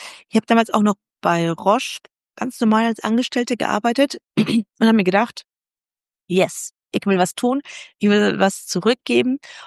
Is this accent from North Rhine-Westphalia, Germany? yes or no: yes; Wuppertal, North Rhine-Westphalia, Germany; ich komme aus Wuppertal, da bin ich groß geworden, ich habe in Düsseldorf studiert. Ich bin aber für die Promotion nach München gegangen